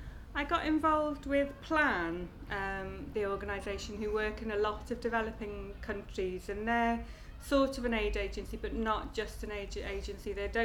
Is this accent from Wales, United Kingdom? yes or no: yes; Conwy, Wales, United Kingdom; I'm 46 years old, just for a couple more weeks, and I come from Conwy in North Wales.